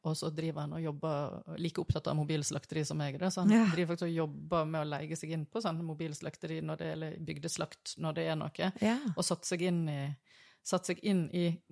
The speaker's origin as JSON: {"language": "Norwegian", "region": "Vestland", "country": "Norway", "said": "der jeg kommer ifra selge I Sogn og Fjordane på Stadthalløya."}